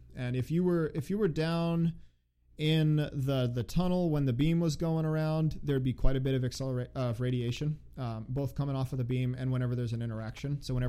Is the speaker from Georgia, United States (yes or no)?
yes; Georgia, United States; also born or lived in Chicago / Texas; I was born in Chicago, yeah. And I spent a lot of my life actually in Georgia and Texas. So I grew up in Georgia and Texas mostly. I mean, I left Chicago when I was like six.